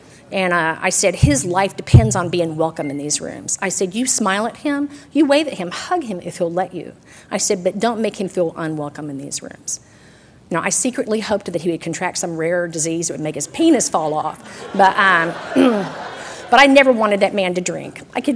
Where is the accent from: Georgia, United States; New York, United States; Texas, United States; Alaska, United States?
Texas, United States; because I am from Texas, and I talked about running him over all the time.